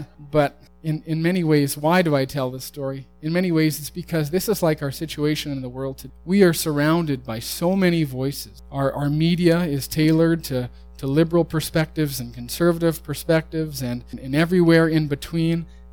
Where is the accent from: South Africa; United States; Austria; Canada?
Canada; Alberta; I grew up in Alberta. I'm familiar with blizzards.